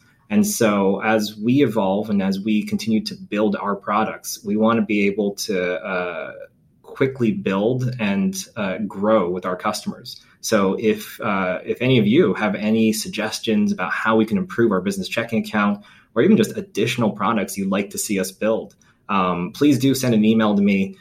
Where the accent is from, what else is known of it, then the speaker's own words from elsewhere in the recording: San Diego, California, United States; born there; I was born in San Diego, California, but my parents immigrated here after the Vietnam War